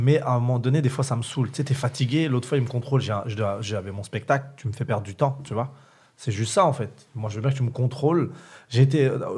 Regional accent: Champigny-sur-Marne, Île-de-France, France; Moi, j'habite à Saint-Maur. J'ai grandi à Champigny. Et j'habite à Saint-Maur. C'est une ville collée à Champigny.

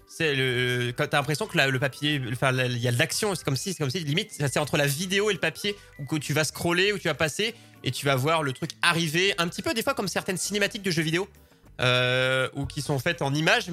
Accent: France; je sais qu'en tant que Français, on l'est.

